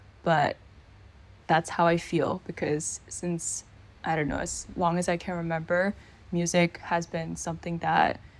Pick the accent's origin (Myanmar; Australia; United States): Myanmar; first language Burmese; English is a second language; And I'm from Myanmar. And in Burmese, which is the language that we speak in Myanmar, our names don't have first, middle, last.